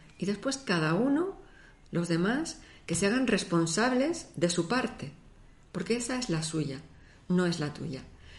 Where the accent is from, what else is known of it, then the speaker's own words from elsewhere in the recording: Argentina; born there; como yo nací en Argentina, pues me hace gracias a veces utilizar el acento argentino, ¿no?